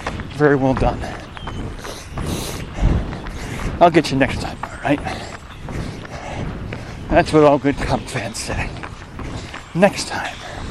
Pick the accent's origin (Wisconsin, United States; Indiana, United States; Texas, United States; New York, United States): Wisconsin, United States; born there; I was born on Central Time. I was born in Wisconsin, so I hit this milestone in the same time zone that I started it all out